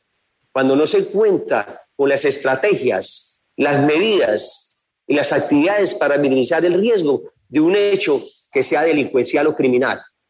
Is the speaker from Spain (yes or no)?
no; Bucaramanga, Santander, Colombia; moved away; Yo soy santanderiano, soy de Bucaramanga, disculpen que hable así, pero yo soy parte aquí de Bucaramanga. Sí, hace 30 años llevo la policía y hablo así como hablan ustedes.